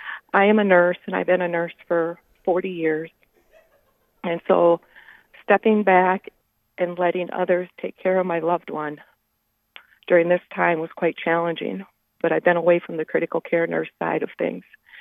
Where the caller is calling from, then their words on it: Dimock, South Dakota, United States; So I am calling in from Dimock, South Dakota